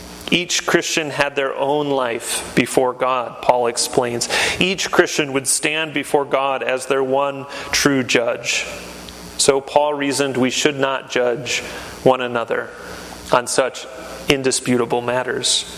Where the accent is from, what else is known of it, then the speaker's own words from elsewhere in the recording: Michigan, United States; Growing up in Michigan, we didn't have a lot of good fish options.